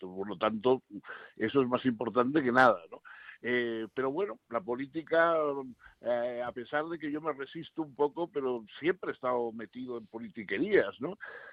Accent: Mexico; Eso ya no te puedo decir. yo soy solo mexicano.

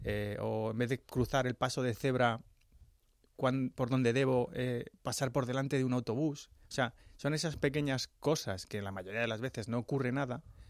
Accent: Madrid, Community of Madrid, Spain; also born or lived in Getafe / Pinto; nací en Madrid, en La Milagrosa, ajá, que está bastante en el centro. Y luego viví en Getafe y después en Pinto.

